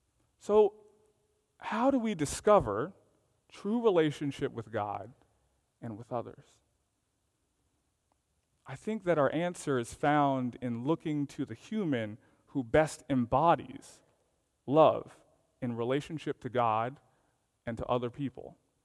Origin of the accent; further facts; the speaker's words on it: the South, United States; I'm from the South.